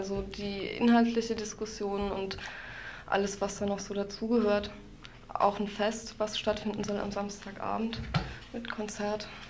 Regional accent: Mainz, Rhineland-Palatinate, Germany; Ja, also ja, ich komme aus Mainz.

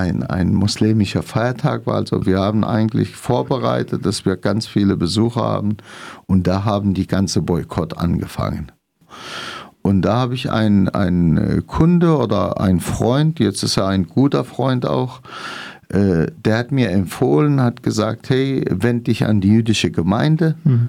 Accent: Syria; now in Freiburg, Germany

